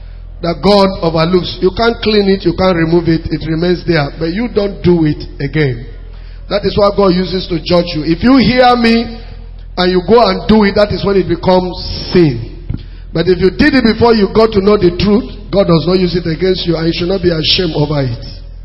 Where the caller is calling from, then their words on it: Cotonou, Littoral, Benin; from Cotonou, Benin Republic